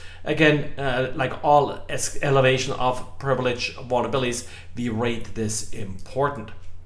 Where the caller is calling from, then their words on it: Jacksonville, Florida, United States; today I'm recording from Jacksonville, Florida.